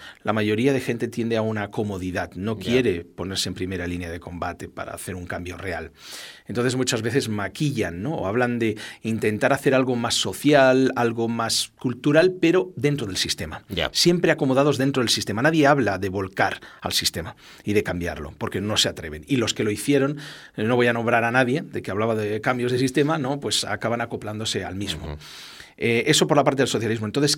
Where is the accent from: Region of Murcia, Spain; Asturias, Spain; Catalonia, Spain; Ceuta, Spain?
Catalonia, Spain; Tarragona; como catalán, que he nacido en Tarragona y toda mi vida me he educado pues bilingüe, educado, pues bueno, mi padre de Granada con mucha gente, mi madre de Barcelona, pues muchos emigrantes, ¿no?